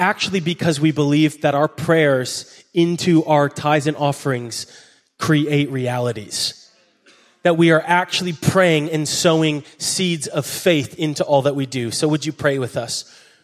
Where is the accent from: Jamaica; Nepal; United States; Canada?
Canada; Yes, I say flag weird because I'm Canadian.